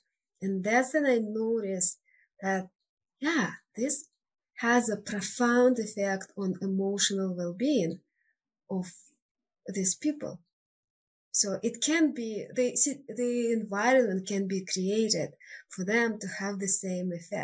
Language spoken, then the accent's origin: English; Siberia, Russia; English is a second language; moved away as an adult; now in United States; I was born in Siberia. It's a huge, vast, cold part of Russia. And I lived there until age 32. And at that age, I moved to United States, to Denver, Colorado, for a couple of years